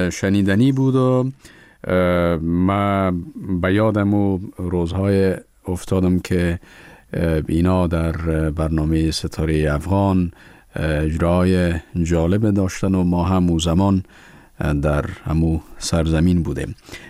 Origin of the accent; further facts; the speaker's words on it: Kabul, Afghanistan; born there; مثلا من در کابل به دنیا آمدیم، کابل برای ما ویژه هست، یعنی دوست دارم کابل زیادتر شاید نسبت به جاهای دیگه.